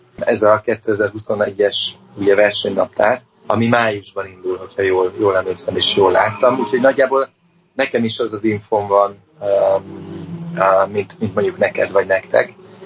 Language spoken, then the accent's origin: Hungarian; Hungary; és ezt magyarként nagyon-nagyon jó érzés mondani